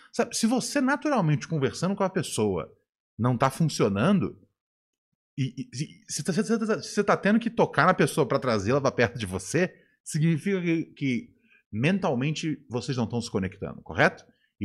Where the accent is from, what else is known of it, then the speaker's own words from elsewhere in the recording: Rio de Janeiro, Brazil; Eu não sou da Bahia. Eu não posso dizer se tem, se não tem. Tá ligado? Mas eu passei muitos anos da minha vida morando no Rio de Janeiro, desde a infância até o começo da vida adulta.